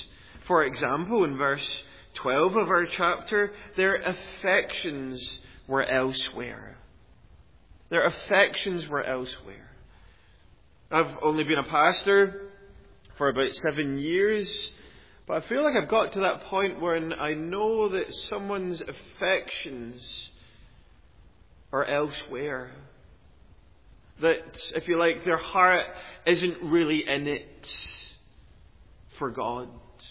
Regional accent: Scotland, United Kingdom; growing up in Scotland

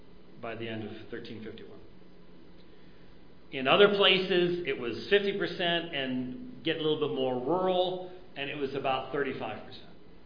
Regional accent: Scotland, United Kingdom; I'm Scottish

